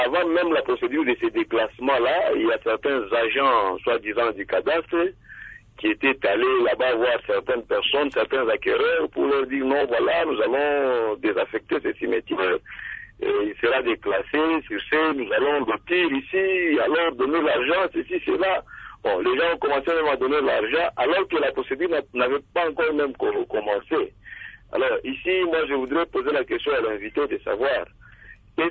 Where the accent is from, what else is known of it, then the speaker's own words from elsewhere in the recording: Kasumbalesa, Haut-Katanga, DR Congo; Je vous dis, ici chez nous, à Kasumbalesa, nous avions connu un problème de la construction là, anarchique.